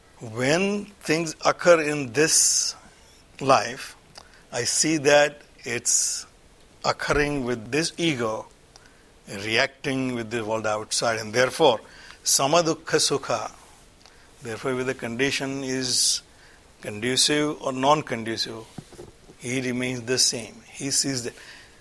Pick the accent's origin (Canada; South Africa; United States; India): India; I grew up in India